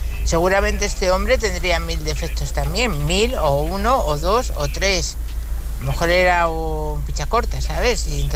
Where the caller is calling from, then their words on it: Madrid, Community of Madrid, Spain; de Madrid.